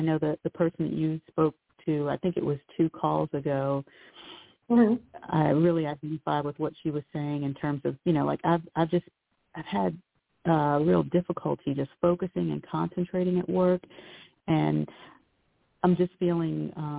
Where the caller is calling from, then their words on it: North Carolina, United States; from North Carolina.